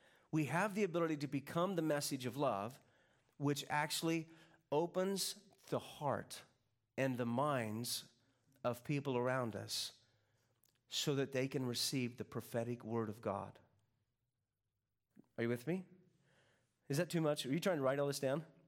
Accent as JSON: {"language": "English", "region": "Kansas", "country": "United States", "said": "I'm from Kansas. In Kansas, you wash your clothes in this specific detergent so they don't smell, right?"}